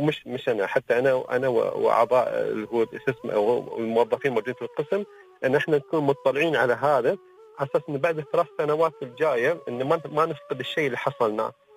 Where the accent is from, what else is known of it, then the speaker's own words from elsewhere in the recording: United Arab Emirates; فإحنا عندنا في الإمارات